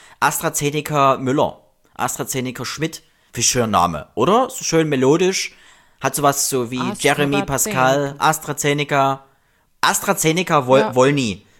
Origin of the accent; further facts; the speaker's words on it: East Germany, Germany; ich bin ja auch noch DDR-Kind, 83er.